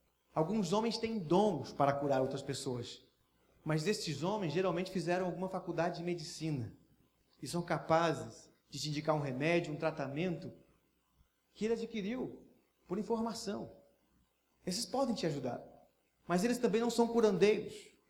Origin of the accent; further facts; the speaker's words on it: Minas Gerais, Brazil; born there; Eu nasci em Minas Gerais.